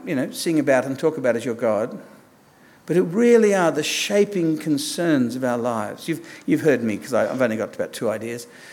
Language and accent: English; Australia; The entirely secondary wrapping around the parcel is that I'm Australian.